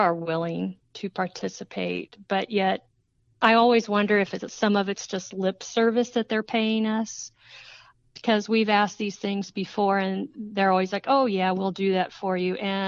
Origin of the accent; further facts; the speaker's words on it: Evansville, Indiana, United States; I spent 12 of those up in the Indianapolis area and the rest here in my hometown of Evansville.